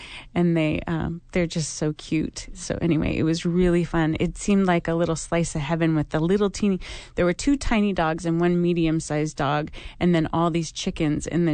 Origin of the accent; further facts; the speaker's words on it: Nome, Alaska, United States; born there; And so I was born in Nome, and it's a very special place to my family.